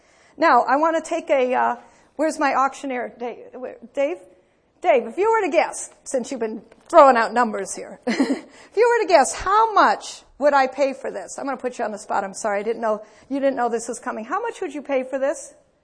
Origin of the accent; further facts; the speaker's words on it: United States; I'm an American traveling in Canada.